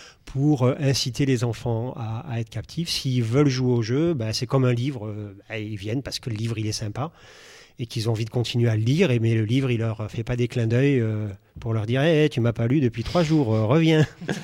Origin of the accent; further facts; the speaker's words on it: Toulouse, Occitanie, France; moi je suis toulousain